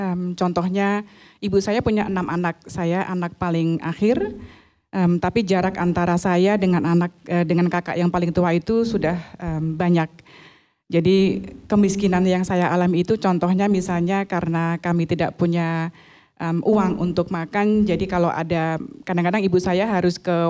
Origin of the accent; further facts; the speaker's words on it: Boyolali, Central Java, Indonesia; now in Porto, Portugal; Saya dari Boyolali.